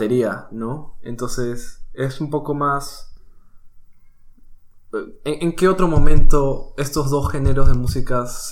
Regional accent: Peru; moved away as an adult; now in Miami, United States; Y me crecí todo mi vida en Perú, hasta los 18. Y luego llegué acá a Miami.

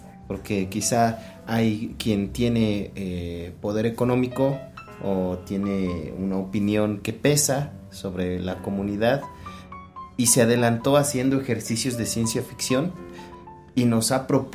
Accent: Mexico; como mexicanos hay que ser más críticos

